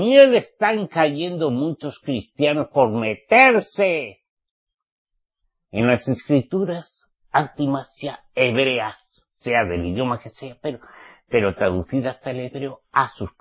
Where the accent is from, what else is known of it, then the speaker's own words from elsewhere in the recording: Spain; Ah, pero si ahorita México me está enseñando a mí que soy española. Yo soy nacido español, ok.